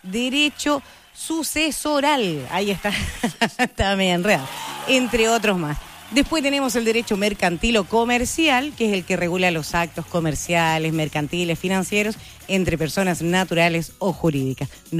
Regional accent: Chile; Nosotros obviamente como chilenos tenemos otra fecha.

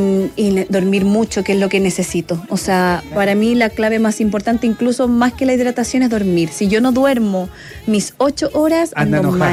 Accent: Concepción, Biobío, Chile; Bueno, es que nosotros somos de Concepción, sí.

